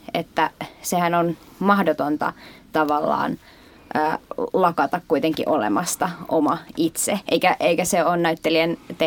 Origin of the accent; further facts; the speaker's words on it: Turku, Southwest Finland, Finland; mä oon kotoisin Turusta, Suomesta